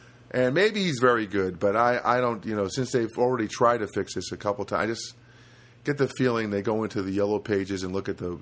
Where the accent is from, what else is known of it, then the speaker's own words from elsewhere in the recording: East Coast, United States; moved away; I never had allergies growing up in the East Coast. And I come out here, and I got me some allergies. And I've been here a long time